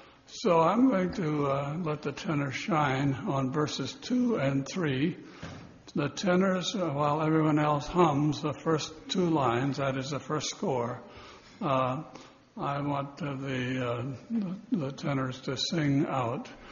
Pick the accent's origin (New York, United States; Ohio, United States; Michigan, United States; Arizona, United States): Ohio, United States; Now, I grew up in Western Ohio, And at West Clinton Mennonite Church, when I grew up, there's a men's chorus.